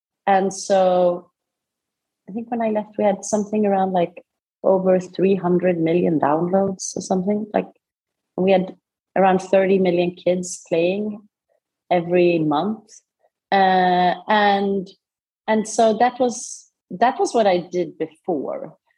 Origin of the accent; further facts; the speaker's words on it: Sweden; Okay, so I come from Sweden. I grew up in Sweden.